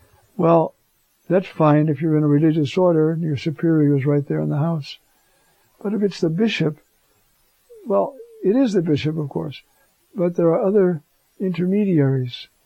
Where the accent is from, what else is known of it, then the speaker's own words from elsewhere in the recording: Ireland; I'm Irish, so I can say it.